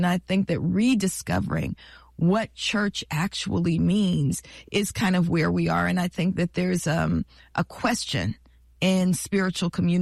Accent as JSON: {"language": "English", "town": "Oakland", "region": "California", "country": "United States", "said": "learned so much from my upbringing in East Oakland. I'm not, yes, from the hills. I'm from East Oakland."}